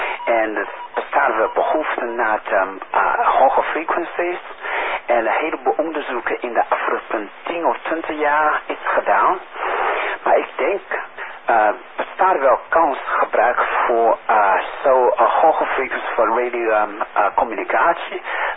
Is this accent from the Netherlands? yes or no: yes; Netherlands; Dus toen ik kreeg vragen, hey, waar kom je vandaan? En toen ik zeg, ik kom van Nederland.